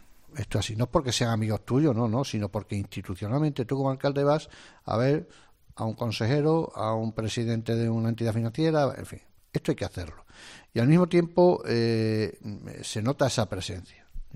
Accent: Extremadura, Spain; aquí somos medio andaluces, ¿no? Porque estamos muy cerca de Andalucía, y aunque somos orgullosamente extremeños, también tenemos ese cariño por Andalucía.

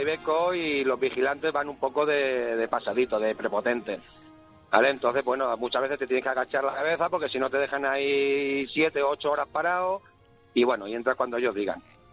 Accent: Cornellà de Llobregat, Catalonia, Spain; Yo estoy casi toda la semana fuera de casa y también soy de Cornellá

